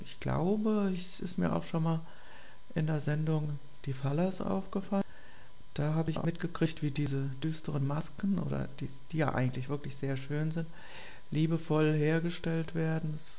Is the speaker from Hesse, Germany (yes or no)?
yes; Frankfurt, Hesse, Germany; ich habe ja lange Jahrzehnte am Fastnachtsdienstag als Frankfurter immer frei gehabt